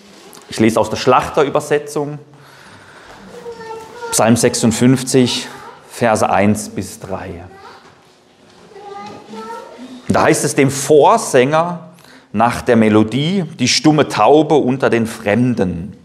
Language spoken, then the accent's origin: German; Dierdorf, Rhineland-Palatinate, Germany; aus der evangelischen Gemeinschaft in Dierdorf, wo ich herkomme.